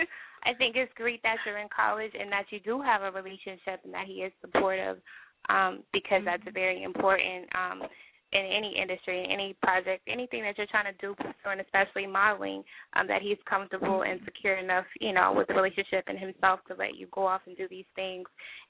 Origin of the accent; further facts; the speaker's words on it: Texas, United States; also born or lived in Lima, Ohio; But I was going to say that I'm from Texas, but I was actually born in Lima, Ohio, so I have a lot of family in Cincinnati.